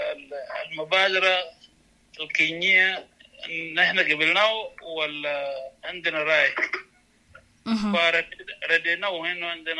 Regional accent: South Sudan; انا عندي حاجه في السودان، ما انا جنوبي، انا مشكلتي في الجنوب، مشكلتي ما في السودان

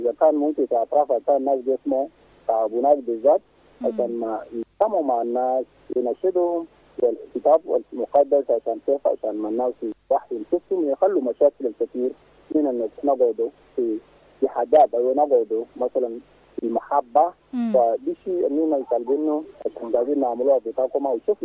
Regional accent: Sudan; نحن كلنا السودانيين نتطلب بأنه نحب بعضنا

